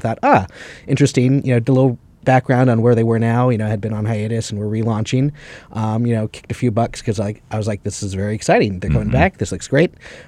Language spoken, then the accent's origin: English; Houston, Texas, United States; I'm originally from Houston, Texas.